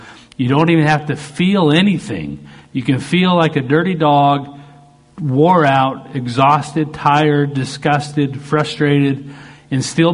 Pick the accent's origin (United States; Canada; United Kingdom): Canada; Well, he didn't realize I'm Canadian.